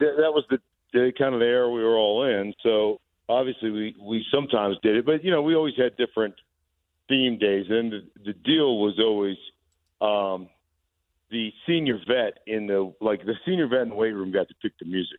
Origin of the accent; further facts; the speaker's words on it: Alaska, United States; a fish belly white kid growing up in Alaska.